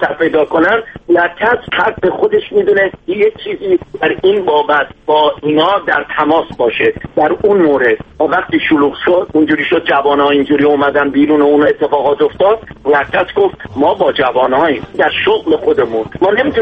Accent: Iran; ما همه ایرانیم، هر جا باشیم و ایران برامون مهم است

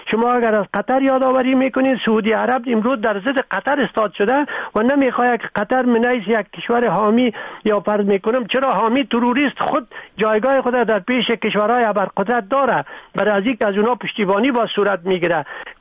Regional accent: Afghanistan; شما از افغانستان هستیم

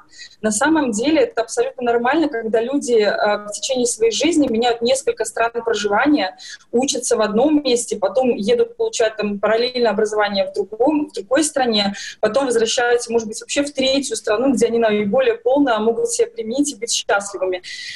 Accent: Belarus; как, так же, как, наверное, любой белорус.

